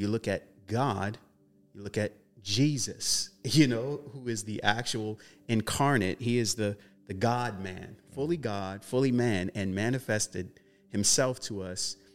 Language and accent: English; Fayetteville, United States; now in Los Angeles, United States; But growing up in Fayetteville, it's a small town, ghetto town, you know, hood place.